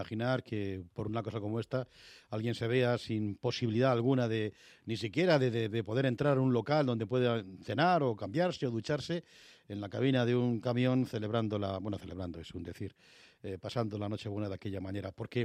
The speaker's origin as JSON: {"language": "Spanish", "country": "Spain"}